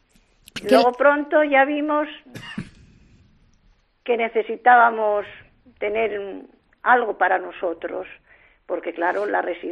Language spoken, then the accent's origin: Spanish; Mata de Cuéllar, Castile and León, Spain; born there; nací en Mata de Cuéllar el 1 de noviembre de 1948. Voy a hacer 71 años dentro de poquito.